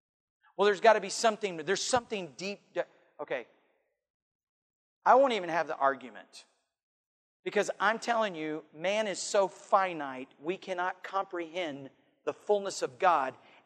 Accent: United States; born there; So thankful I was born in America.

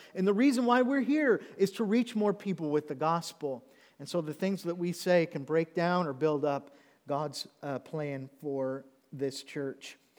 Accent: Oklahoma, United States; I was born and raised in Oklahoma, and so my family is all there.

